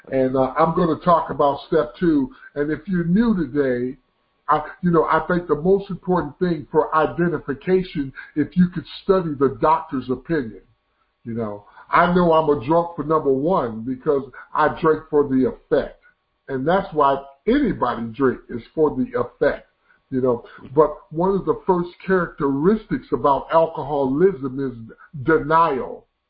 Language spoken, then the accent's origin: English; Detroit, Michigan, United States; I drank for 17 years and I grew up in Detroit, Michigan drinking